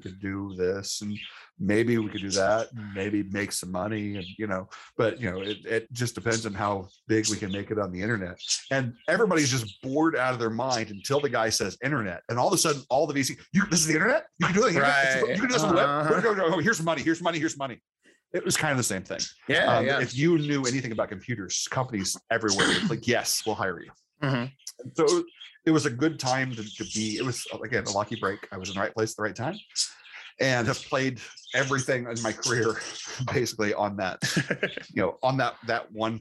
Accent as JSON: {"language": "English", "region": "Indiana", "country": "United States", "tie": "born or raised there", "said": "I grew up in Indiana. I'm from here. I'm from 50 miles north of Indianapolis."}